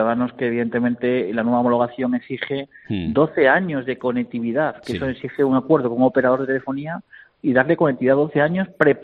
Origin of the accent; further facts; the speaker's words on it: Spain; como español